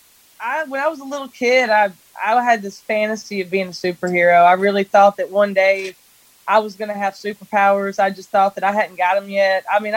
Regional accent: Sipsey, Alabama, United States; I grew up in a tiny little town in Alabama called Sipsey.

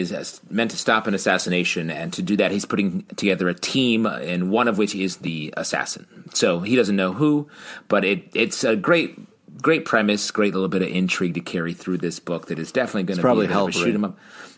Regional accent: New York, United States; City boy, north of the Q's, from the secret country above at the top of New York State.

